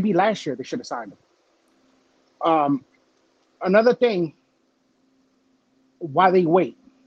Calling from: Orlando, Florida, United States; I'm calling from Orlando.

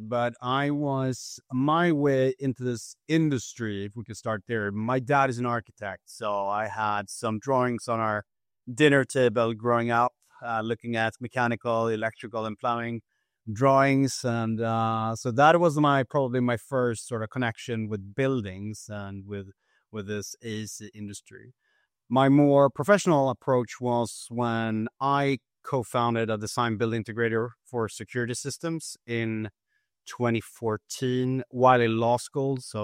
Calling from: Stockholm, Stockholm County, Sweden; I am calling in from Stockholm, Sweden. So afternoon here in a currently rainy Stockholm.

